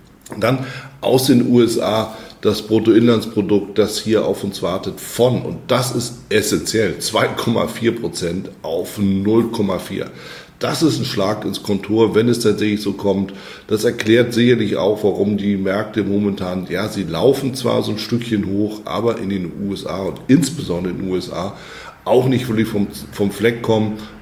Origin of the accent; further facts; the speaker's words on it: Germany; moved away; Das, was hier als Herbst durchgeht, ist in Europa, bei uns in Deutschland, aber auch natürlich Schweiz, Österreich, eher ein Sommertag.